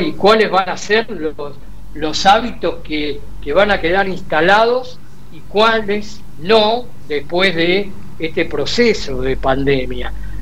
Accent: Buenos Aires, Argentina; para los que somos porteños, los que habitamos Buenos Aires, los que vivimos el centro, los que incluso trabajamos el centro.

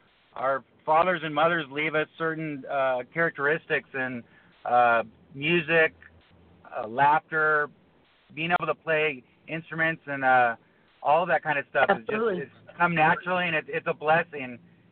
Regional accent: Pacific Palisades, California, United States; also born or lived in San Fernando Valley; I was born in the San Fernando Valley, but shortly, I think when I was three, I moved to Pacific Palisades in California.

